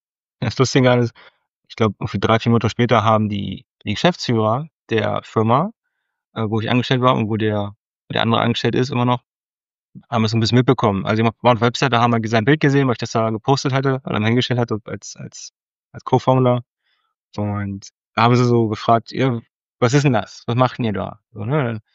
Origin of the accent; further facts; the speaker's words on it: Harz, Germany; Ich komme ursprünglich aus dem Harz, bin gelernter Mediengestalter